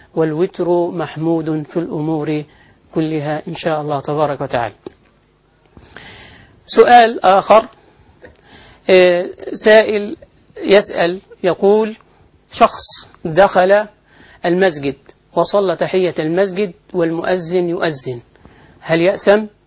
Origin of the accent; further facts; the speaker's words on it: Egypt; يعني مثل عندنا في مصر مثلا البلح الأسود هذا رطب